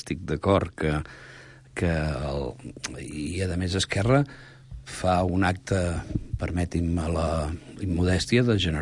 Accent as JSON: {"language": "Catalan", "region": "Catalonia", "country": "Spain", "said": "Vinc del Baix Llobregat"}